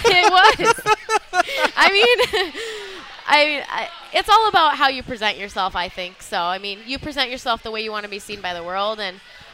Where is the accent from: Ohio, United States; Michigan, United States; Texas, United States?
Michigan, United States; Hillsdale; Something. Hillsdale, Michigan.